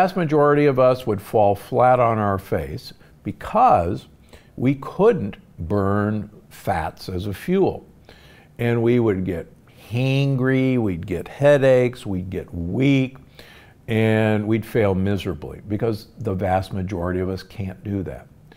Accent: Omaha, Nebraska, United States; I grew up in Omaha, Nebraska.

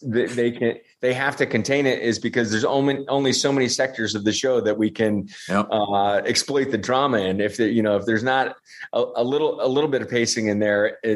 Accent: United States; And I don't speak any other languages. You know, I'm American, the typical American jerk.

